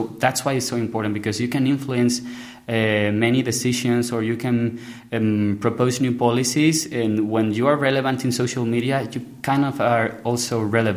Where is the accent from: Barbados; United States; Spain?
Spain; El Recuenco; now in Munich, Germany; my hometown is El Recuenco.